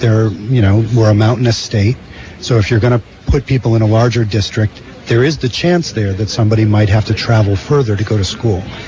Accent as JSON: {"language": "English", "town": "Burlington", "country": "United States", "said": "Right. Well, I'm from Burlington, and in Burlington there's the idea that you should have a neighborhood school that you can walk to."}